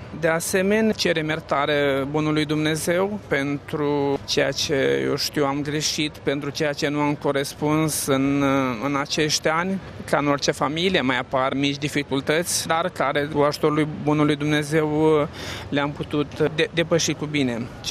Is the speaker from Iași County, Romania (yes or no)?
yes; Iași, Iași County, Romania; am 43 de ani, sunt din Iași, din parohia Sfânta Tereza Pruncului Iisus.